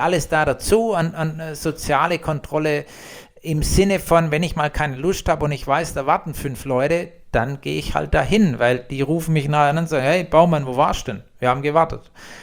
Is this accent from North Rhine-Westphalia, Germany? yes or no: no; Baden-Württemberg, Germany; accent: Swabian; als Schwabe ist es sehr gut.